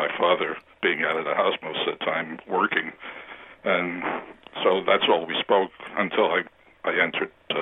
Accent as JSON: {"language": "English", "country": "United States", "tie": "born or raised there", "first_language": "Yiddish", "second_language": "English", "said": "I was brought up, Yiddish was my first language, although I was born in the United States."}